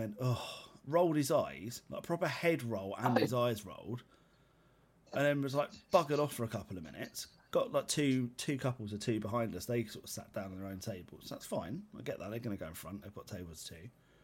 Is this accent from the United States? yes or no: no; England, United Kingdom; Now, is it because we're English?